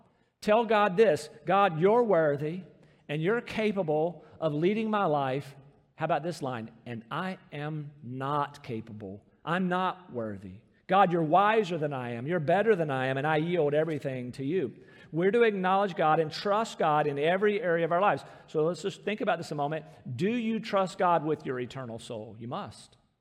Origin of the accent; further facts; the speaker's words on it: Rocky Mount, North Carolina, United States; I think about growing up in Rocky Mount, then off to college there near Charlotte.